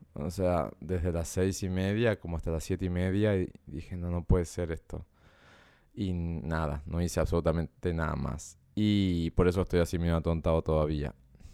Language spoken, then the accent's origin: Spanish; Salta, Argentina; yo como soy de Salta y crecí allá toda mi niñez, toda mi adolescencia